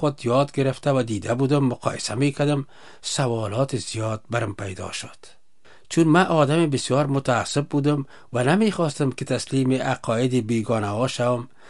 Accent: Kabul, Afghanistan; born there; و در شهر کابل به دنیا آمدیم.

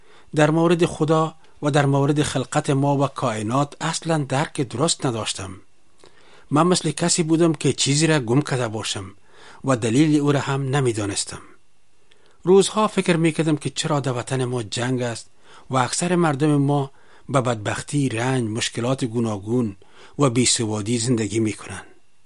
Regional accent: Kabul, Afghanistan; که 40 سال پیش در شهر کونی کابل به دنیا آمدیم. تحصیلات ابتدایی و عالی خود در شهر کابل به پایان رساندم

